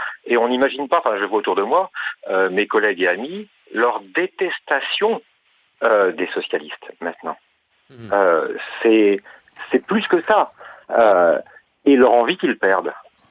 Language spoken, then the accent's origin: French; Hauts-de-France, France; Oui, alors moi je suis du Nord-Pas-de-Calais, une ancienne terre socialiste